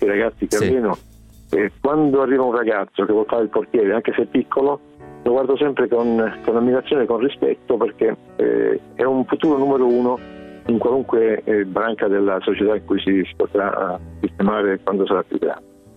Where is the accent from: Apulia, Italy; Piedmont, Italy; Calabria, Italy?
Apulia, Italy; io sono pugliese ma con una madre piemontese e quindi per me andare a Torino era quasi un tornare a casa.